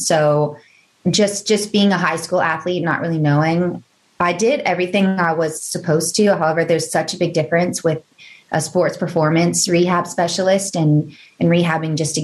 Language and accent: English; Virginia, United States; I grew up in Northern Virginia and soccer was a spring sport for us.